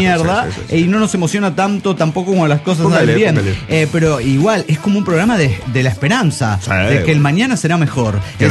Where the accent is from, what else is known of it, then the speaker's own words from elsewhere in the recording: Calchaquí, Argentina; de Calchaquí, Argentina.